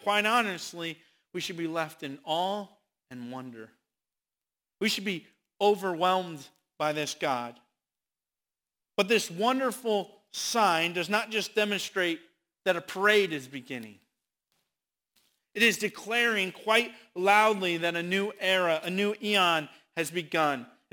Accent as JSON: {"language": "English", "town": "La Porte", "region": "Indiana", "country": "United States", "tie": "born or raised there", "said": "In my hometown of LaPorte, Indiana, there is a parade every year, quite a big thing"}